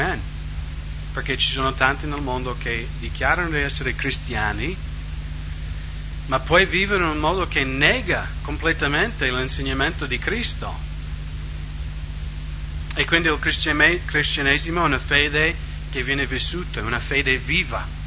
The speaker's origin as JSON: {"language": "Italian", "country": "United States", "second_language": "Italian", "said": "non io che sono americano"}